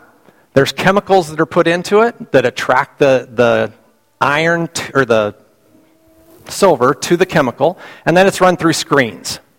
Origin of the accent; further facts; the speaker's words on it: Colorado, United States; I grew up in Colorado. My kids thought I grew up in Westcliff, Colorado. Okay? That's actually not where I grew up.